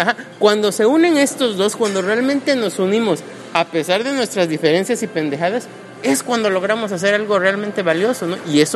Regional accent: Mexico; nosotros hemos visto más de esas películas, de esas cuestiones como mexicanos

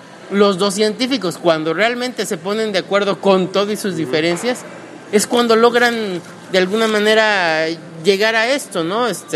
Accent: Mexico; nosotros hemos visto más de esas películas, de esas cuestiones como mexicanos

